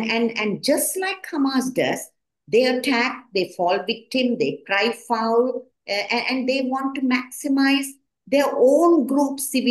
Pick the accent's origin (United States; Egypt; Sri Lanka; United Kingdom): Sri Lanka; because I come from South Asia in Sri Lanka. We fought a 30-year civil war.